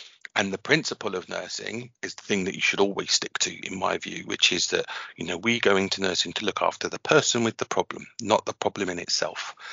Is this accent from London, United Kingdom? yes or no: yes; London, United Kingdom; And of course it was London, and I'm from London, so it gave me a chance to be at home for a bit.